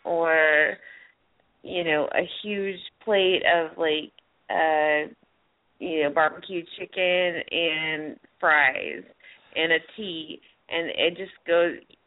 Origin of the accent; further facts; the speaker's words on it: Spartanburg, South Carolina, United States; so my hometown is Spartanburg, South Carolina.